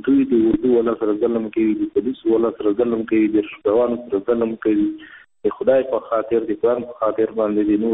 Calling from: Nangarhar, Afghanistan; د ننګرهار نه خبرې کوم.

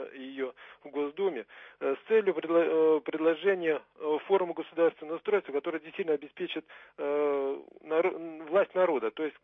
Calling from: Bolshiye Kolpany, Leningrad Oblast, Russia; из Ленинградской области … из Ленинградской области, Большие Колпаны.

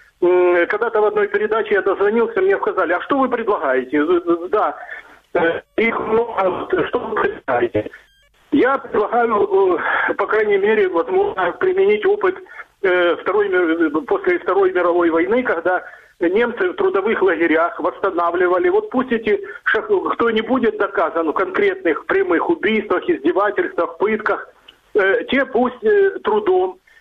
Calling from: Dnipro, Dnipropetrovsk Oblast, Ukraine; я звоню из города Днепр.

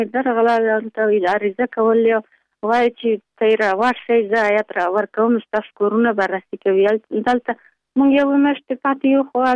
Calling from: Lashkar Gah, Helmand, Afghanistan; دا په لخمري

